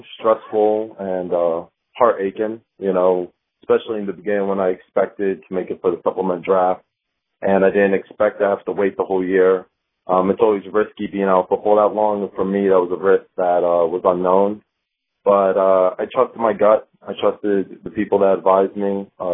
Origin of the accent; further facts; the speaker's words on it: New Jersey, United States; born there; Yeah, I was born in New Jersey, Passaic County, and then my mother, she's Canadian.